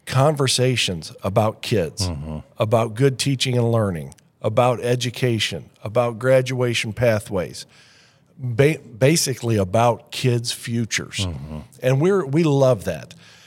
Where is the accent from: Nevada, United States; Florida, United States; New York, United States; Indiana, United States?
Indiana, United States; North Judson; Well, actually, I'm originally from North Judson.